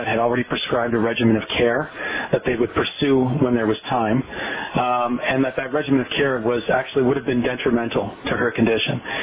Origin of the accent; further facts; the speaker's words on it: Windsor, Ontario, Canada; one of which was started in Windsor, Ontario, which is my hometown.